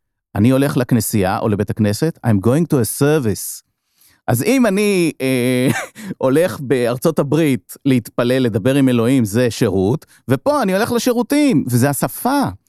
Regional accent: Ramat Gan, Tel Aviv District, Israel; לא גדלתי באיזה מקום שכוח אל, אני גדלתי ברמת גן

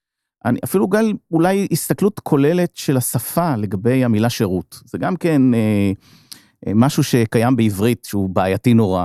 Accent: Ramat Gan, Tel Aviv District, Israel; לא גדלתי באיזה מקום שכוח אל, אני גדלתי ברמת גן

